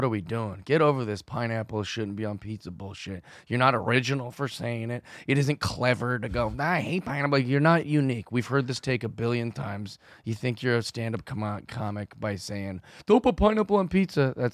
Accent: Seattle, Washington, United States; I'm from Seattle, Washington.

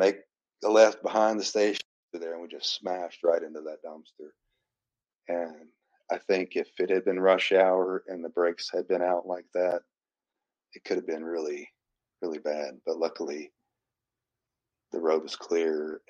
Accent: Lexington, Kentucky, United States; it was in my hometown of Lexington at the Coliseum there, Rupp Arena.

